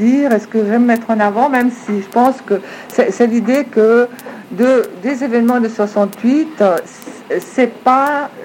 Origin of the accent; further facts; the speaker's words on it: Ticino, Switzerland; moved away as an adult; now in Geneva, Switzerland; Alors, en 67, je suis arrivée à Genève. En automne 67, je suis arrivée à Genève pour étudier la sociologie. Je venais du Tessin.